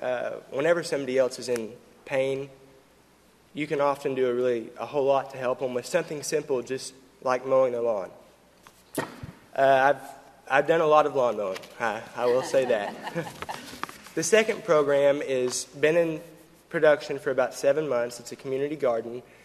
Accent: Shakota, Oklahoma, United States; I'm a senior in my hometown of Shakota, Oklahoma, and I'm also my local FFA chapter president and student body head.

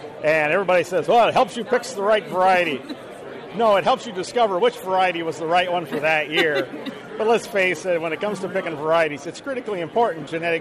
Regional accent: Iowa, United States; So I'm a farmer from Northwest Iowa

